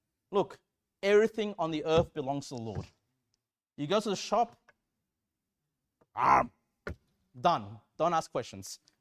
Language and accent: English; Sydney, New South Wales, Australia; I grew up in Canley Vale in Sydney, and it was a very Asian immigrant area.